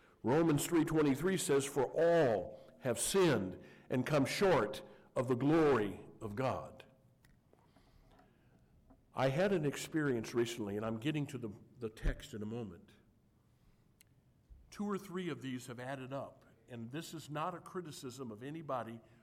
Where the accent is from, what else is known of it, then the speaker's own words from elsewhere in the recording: United States; this is new to me as an American. I never even heard of these things.